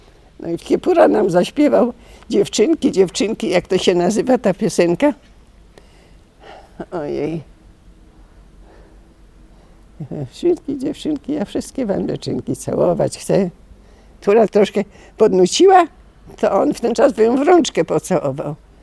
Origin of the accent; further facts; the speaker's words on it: Zakopane, Lesser Poland, Poland; also born or lived in Radomyśl / Krynica-Zdrój; Urodziłam się u babci w Radomyślu, a mieszkałam w Zakopanem. W 25. Do 10 roku życia, no. A potem przyniosłam się do Krynicy Zdrój. To był rok przed wojną, to był 38 rok.